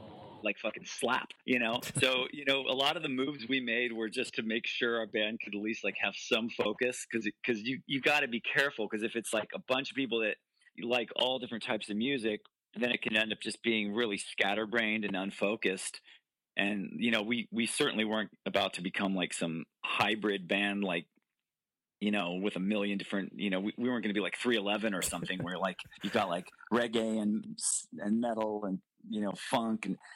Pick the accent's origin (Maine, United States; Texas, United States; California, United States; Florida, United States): California, United States; Santa Barbara; it was like … growing up in Santa Barbara.